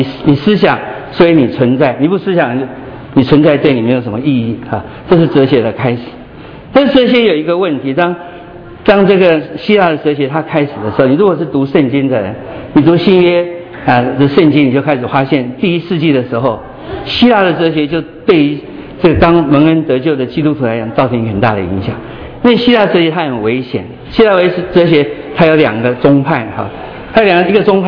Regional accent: China; 对我们中国比较好，我们中国人比较聪明

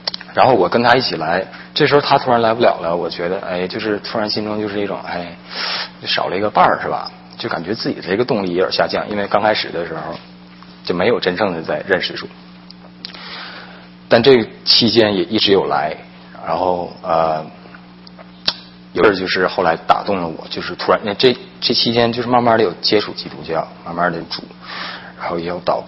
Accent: Shenyang, Liaoning, China; moved away as an adult; 我是沈阳人，我3年半以前来这边， 我是过来读本科

